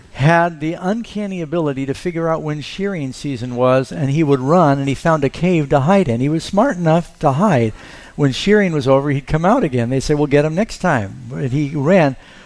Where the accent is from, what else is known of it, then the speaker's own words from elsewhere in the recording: New York City, New York, United States; And I have to say, I was 19 years old. I grew up in New York City.